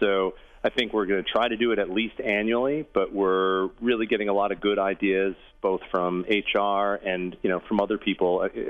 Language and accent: English; Wisconsin, United States; We make things in Wisconsin. I'm from Northeast Wisconsin